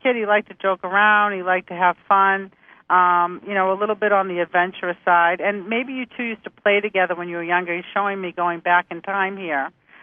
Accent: Massachusetts, United States; I'm going to be saying aunt because I'm from Massachusetts.

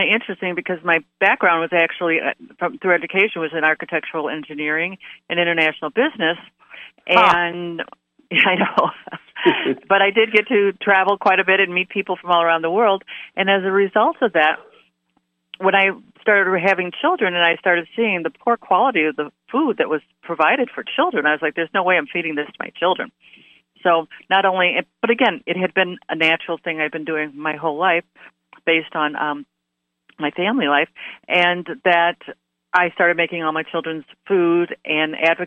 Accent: Naperville, Illinois, United States; I was blessed to be born and raised in Naperville with parents that really were ahead of the actually

